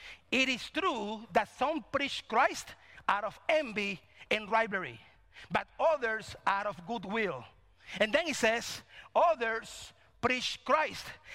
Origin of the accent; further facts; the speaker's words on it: Cuba; But I come from Cuba, church.